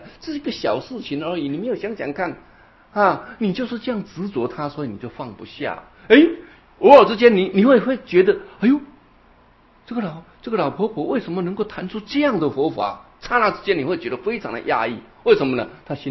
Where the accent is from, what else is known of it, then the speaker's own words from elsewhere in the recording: Taiwan; 好，我们台湾话叫碰轰，对不对？